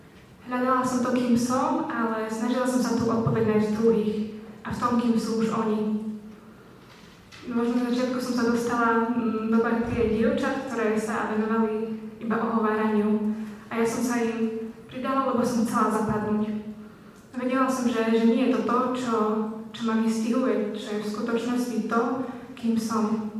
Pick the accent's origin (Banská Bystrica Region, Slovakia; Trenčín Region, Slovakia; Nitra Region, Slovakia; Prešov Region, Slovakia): Prešov Region, Slovakia; Levoča; now in Košice, Slovakia; ako už bolo povedané. Pochádzam z Levoče, ale už 6 rok študujem v Košiciach na stavebnej fakulte.